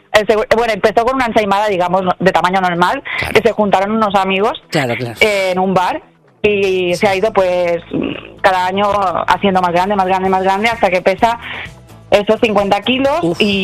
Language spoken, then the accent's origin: Spanish; Porreres, Balearic Islands, Spain; yo soy de Porreres, ¿vale? Es un pueblo de interior de Mallorca.